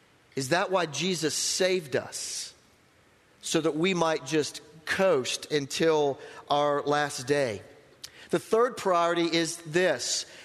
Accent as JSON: {"language": "English", "region": "the South", "country": "United States", "tie": "born or raised there", "said": "I grew up in Bible Belt South, which really is just a name now. It doesn't honestly really exist. So I grew up and I went to church every Sunday."}